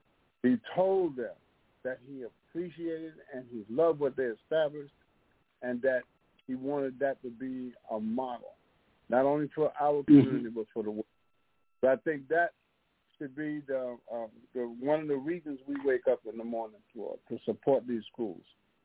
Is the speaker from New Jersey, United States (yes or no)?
yes; New Jersey, United States; also born or lived in New York; I'm from Jersey, by way of New York.